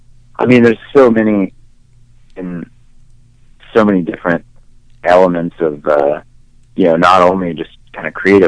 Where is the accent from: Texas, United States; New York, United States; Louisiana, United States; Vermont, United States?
Texas, United States; Austin; we're from Austin and we're sort of isolated geographically from the rest of the world.